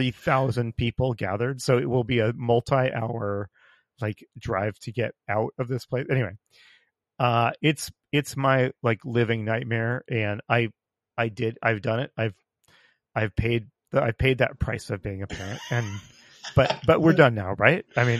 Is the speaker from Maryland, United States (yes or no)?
no; San Diego, California, United States; I grew up in San Diego, so I was always going to see the Blue Angels.